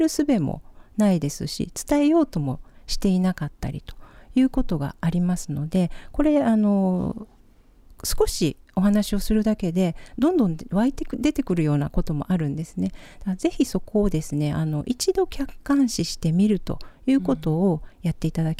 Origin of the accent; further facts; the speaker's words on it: Oita, Japan; also born or lived in Fukuoka; now in Okinawa, Japan; 沖縄に来て15年、福岡生まれ大分育ちで